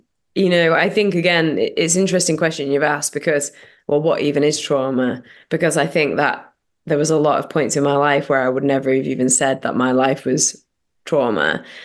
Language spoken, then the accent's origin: English; Sheffield, Yorkshire and the Humber, United Kingdom; I'm from Sheffield in South Yorkshire in England.